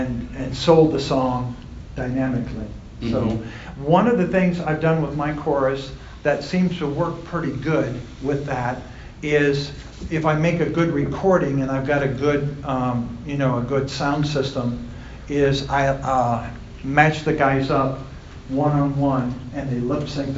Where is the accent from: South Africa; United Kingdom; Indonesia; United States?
United States; Columbus, Ohio; I'm from Columbus, Ohio.